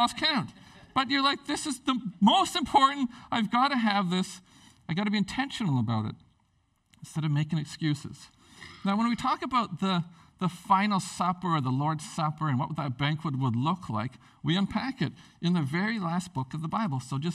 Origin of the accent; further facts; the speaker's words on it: Prince Rupert, British Columbia, Canada; now in Whitehorse, Canada; And so a long time ago when I grew up in Prince Rupert, you heard briefly about the church experience that I had.